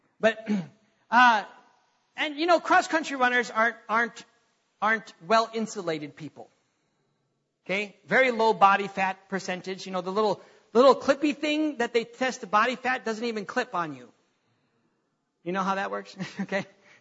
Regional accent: North Dakota, United States; Now, why in the world in North Dakota? Yeah, I grew up in North Dakota.

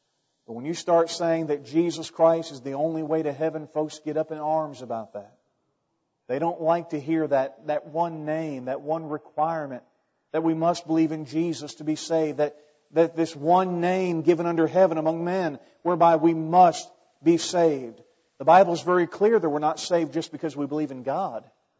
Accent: United States; and I'm an American

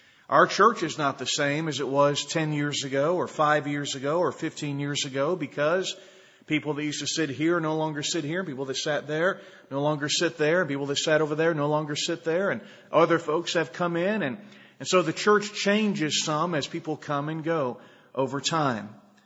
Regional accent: Weatherford, Texas, United States; I went back to my hometown church in Weatherford a couple of weeks ago

